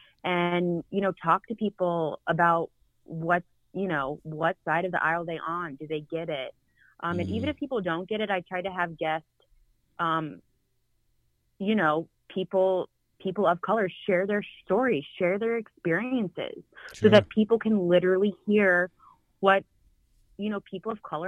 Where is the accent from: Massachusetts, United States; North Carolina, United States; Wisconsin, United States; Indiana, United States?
North Carolina, United States; Charlotte; I'm born and raised in Charlotte, but was away for a long time, and there was so much growth that had happened.